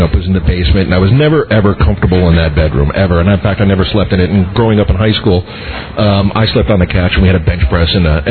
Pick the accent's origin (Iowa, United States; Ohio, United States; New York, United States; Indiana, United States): New York, United States; I grew up out on Long Island. I'm a native New Yorker, and I grew up out on Long Island.